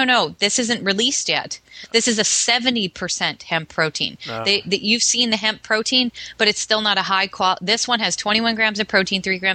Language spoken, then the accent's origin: English; Canada; I come from Canada. I come from beef country, Cass.